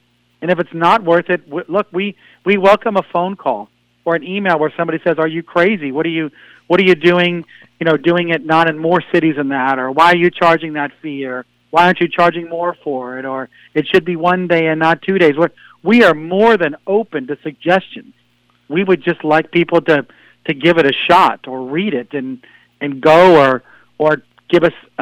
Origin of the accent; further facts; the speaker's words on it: San Antonio, Texas, United States; I'm selfish because I grew up in San Antonio, and I was thinking that I wanted to go to San Antonio because it's a cool city and people would like it.